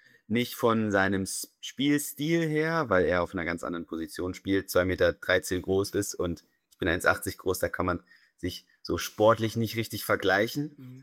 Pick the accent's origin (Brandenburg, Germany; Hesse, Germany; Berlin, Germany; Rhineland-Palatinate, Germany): Berlin, Germany; Ja, also ich bin Berliner, in Berlin geboren und aufgewachsen